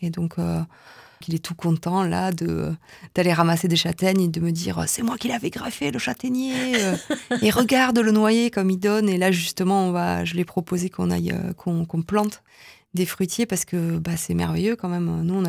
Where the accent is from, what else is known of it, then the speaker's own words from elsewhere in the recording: France; Mon ancêtre est rentré, donc je suis française. S'il n'était pas rentré, je serais maintenant américaine.